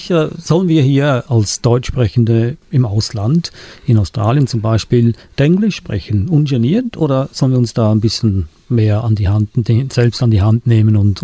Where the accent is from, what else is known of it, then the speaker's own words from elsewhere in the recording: Switzerland; accent: Swiss German; mein Schweizer Dialekt, das würde ganz anders klingen